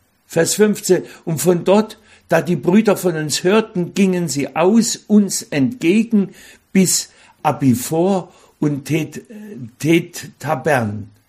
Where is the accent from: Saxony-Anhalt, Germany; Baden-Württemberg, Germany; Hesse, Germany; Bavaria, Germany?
Saxony-Anhalt, Germany; Weißenfels; Aus meinem Heimatort Weißenfels stammt ein Dichter.